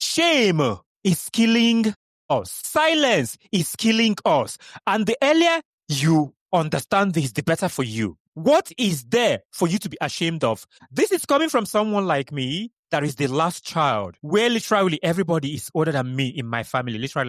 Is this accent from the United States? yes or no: no; Nigeria; I am an Igbo man first. I am a black man first. I am from Nigeria first. My skin is melanated. I'm a black man. And then I'm a homosexual. That is what I am. I am a homosexual man that is Igbo.